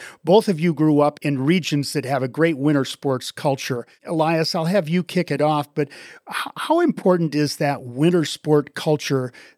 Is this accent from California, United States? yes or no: no; Park City, Utah, United States; Emily, you come from my hometown here in Park City